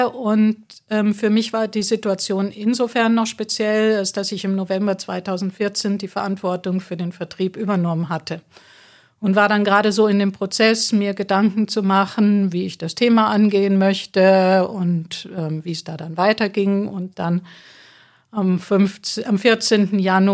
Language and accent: German; Munich, Bavaria, Germany; ich bin in München groß geworden, in der Nähe vom alten Flughafen Riem.